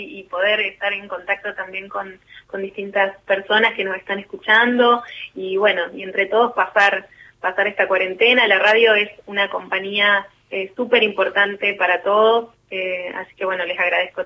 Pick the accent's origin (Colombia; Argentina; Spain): Argentina; Santa Fe; yo soy santafesina